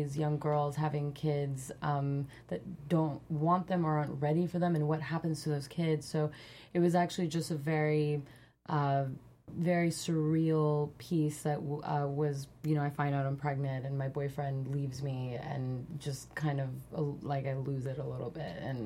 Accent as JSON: {"language": "English", "town": "Miami", "region": "Florida", "country": "United States", "tie": "born or raised there", "said": "especially in the Latin community, I grew up in Miami"}